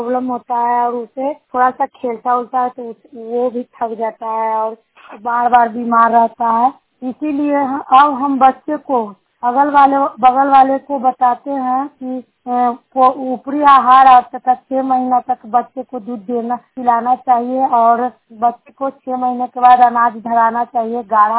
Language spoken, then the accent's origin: Hindi; Bihar, India; नगर नौसा गाँव जिला नालंदा की निवासी हूँ।